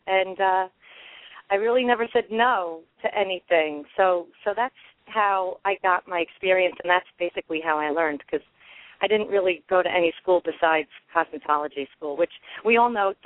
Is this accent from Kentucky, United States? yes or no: no; Queens, New York, United States; now in Long Island, United States; And I grew up in Queens, and I lived on Long Island, and I still live on Long Island in New York.